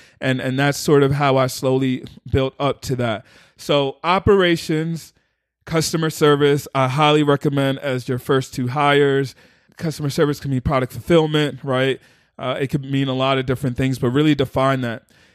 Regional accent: Philadelphia, Pennsylvania, United States; Or one in Philly. Philly, my hometown.

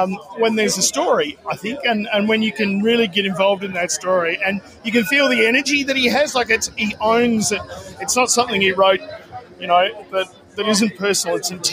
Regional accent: Murrumbeena, Victoria, Australia; from Murrumbeena.

